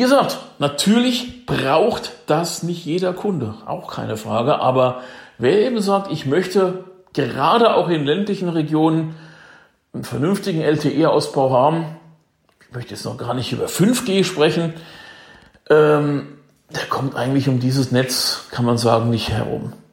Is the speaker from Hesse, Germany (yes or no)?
yes; Hesse, Germany; In meiner Heimat im hessischen Spessart